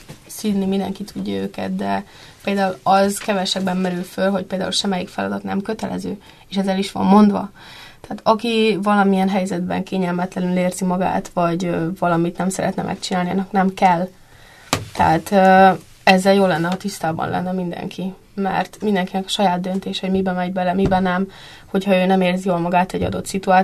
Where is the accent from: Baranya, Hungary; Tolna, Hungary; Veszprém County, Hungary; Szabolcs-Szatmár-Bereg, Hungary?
Baranya, Hungary; Pécs; mert én pécsi vagyok